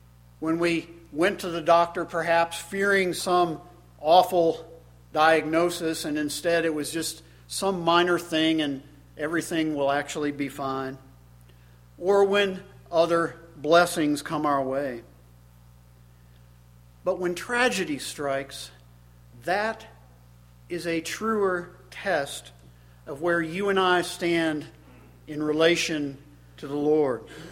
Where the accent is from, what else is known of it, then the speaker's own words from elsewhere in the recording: Florida, United States; I grew up in Central Florida, which supposedly is the lightning capital of the United States